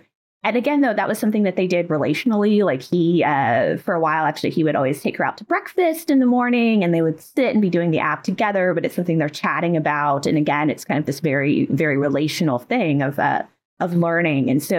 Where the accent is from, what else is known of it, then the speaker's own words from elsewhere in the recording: Texas, United States; I grew up in Texas, and then I went to undergraduate in Philadelphia, and I did my PhD in North Carolina.